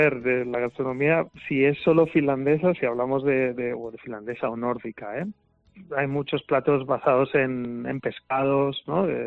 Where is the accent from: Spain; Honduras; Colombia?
Spain; soy lo que soy, ¿no? Quiero decir, no voy a cambiar, soy español y no me desvinculo de mi origen y de lo que soy